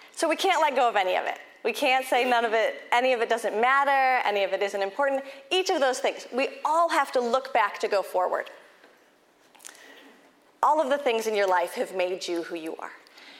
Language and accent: English; Indiana, United States; I come from the Midwest, I come from Indiana, and I'd never met a woman in ministry.